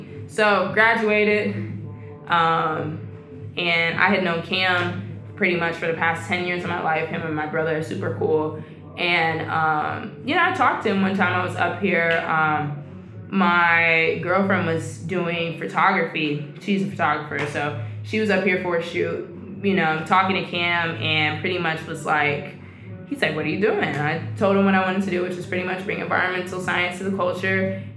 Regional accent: Atlanta, Georgia, United States; And I'm like, you know, I'm from Atlanta. And first people are like, oh, what part? And I'm like, no, I'm actually from Atlanta. Like, my address has Atlanta in it.

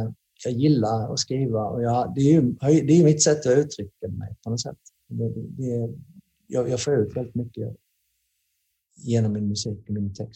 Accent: Sweden; ingen visste ju någonting om oss, och vi var från Sverige, vilket var väldigt udda

